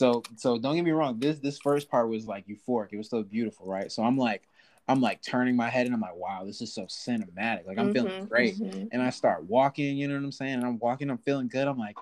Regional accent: Rochester, New York, United States; moved away as an adult; now in Chicago, United States; I'm from Rochester, New York. I was born and raised there, but my mom is from Chicago.

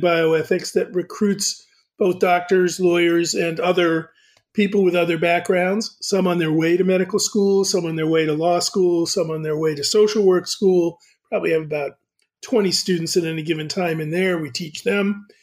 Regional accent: Framingham, Massachusetts, United States; I'm from Framingham outside of Boston. And the only word people say that reveals I'm from Boston is when I say Boston.

